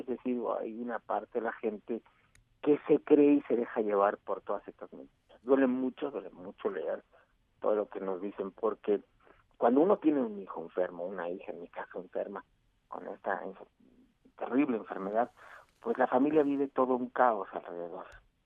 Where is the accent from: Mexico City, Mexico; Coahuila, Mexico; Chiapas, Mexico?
Chiapas, Mexico; moved away; Yo me vine de Chiapas justamente por esta problemática un 2 de febrero del 2018